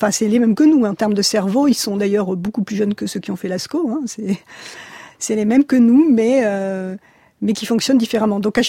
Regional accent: La Rochelle, Nouvelle-Aquitaine, France; moi, j'ai grandi à La Rochelle, ville balnéaire, dont j'ai profité.

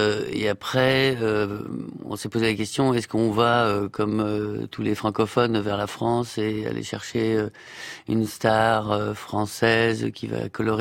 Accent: Belgium; en tant que belge, en tant que cinéaste de quartier

